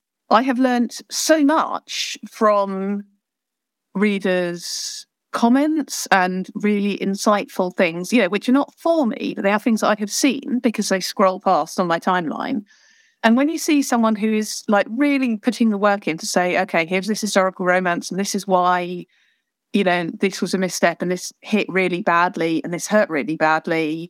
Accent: United Kingdom; I'm British.

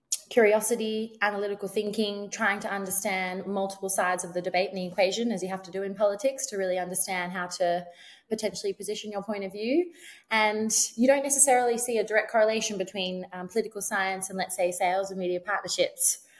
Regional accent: Melbourne, Victoria, Australia; and bred in Melbourne. My parents were a doctor and a nurse, and then they became therapists together.

